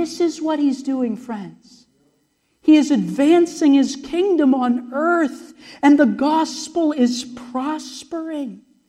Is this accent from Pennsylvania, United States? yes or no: yes; Pennsylvania, United States; Of course, I'm from Pennsylvania, headed back to Pennsylvania.